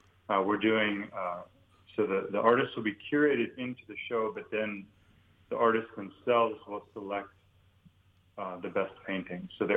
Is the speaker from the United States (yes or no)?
yes; North Dakota, United States; I grew up in the Midwest, so in a small town in North Dakota.